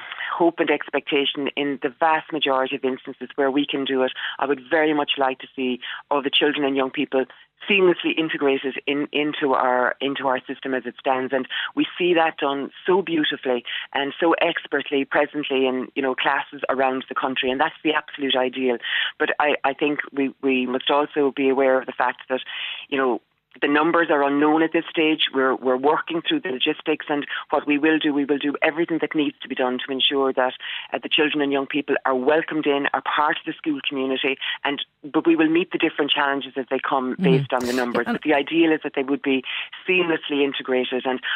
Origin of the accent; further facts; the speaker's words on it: Ireland; he has been so fulsome in his gratitude to Irish people for the manner in which we are embracing Irish Ukrainian families